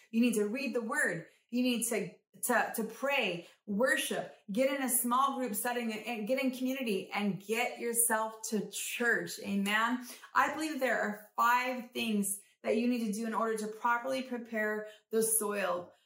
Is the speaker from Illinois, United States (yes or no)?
no; Modesto, California, United States; I'm from Modesto, California, and I want to thank you for joining me today.